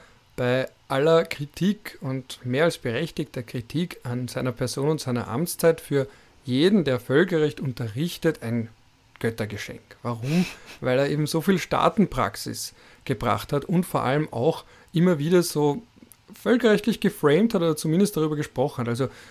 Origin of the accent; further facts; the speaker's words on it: Austria; also als Österreicher, wenn wir jetzt eine Automobilindustrie aufbauen wollen würden